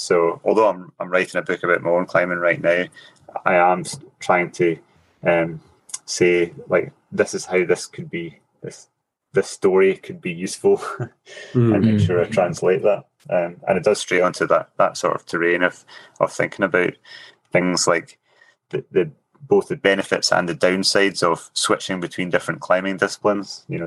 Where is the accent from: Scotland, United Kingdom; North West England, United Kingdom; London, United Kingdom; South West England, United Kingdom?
Scotland, United Kingdom; I think I'm a product of the climbing culture I grew up in, you know, as a Scottish climber, with the mountains that we have and the climate that we have